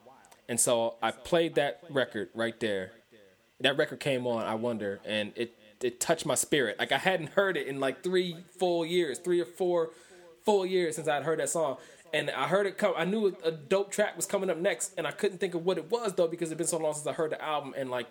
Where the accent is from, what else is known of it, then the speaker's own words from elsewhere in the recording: Cleveland, Ohio, United States; Yeah, I'm from Cleveland originally.